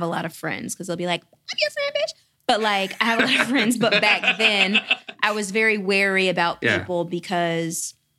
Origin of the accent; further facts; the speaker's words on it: Atlanta, Georgia, United States; Listen, I'm from Atlanta.